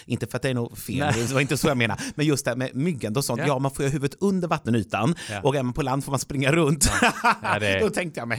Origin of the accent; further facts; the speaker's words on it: Örebro, Örebro County, Sweden; Örebro där jag kommer ifrån